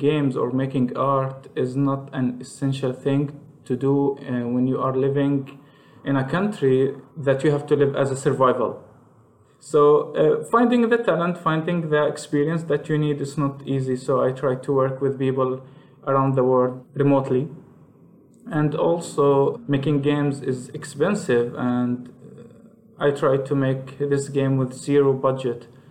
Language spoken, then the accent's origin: English; Palestine; I am from Palestine.